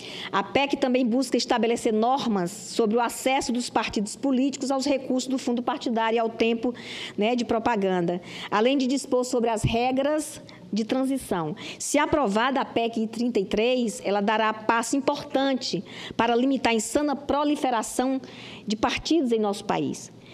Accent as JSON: {"language": "Portuguese", "region": "Roraima", "country": "Brazil", "said": "lá do meu estado de Roraima"}